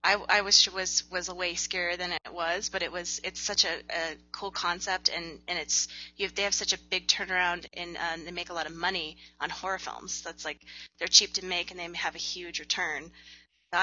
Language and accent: English; California, United States; now in Albuquerque, United States; where I'm from the Bay Area